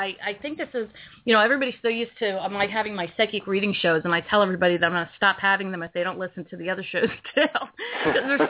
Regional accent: Pottstown, Pennsylvania, United States; He's from Lancaster, and I'm from the Pottstown area of Pennsylvania, so we are actually probably 45 minutes apart geographically

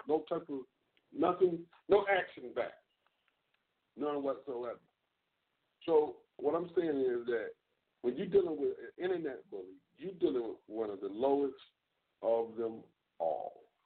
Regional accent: Chicago, Illinois, United States; I grew up in Chicago.

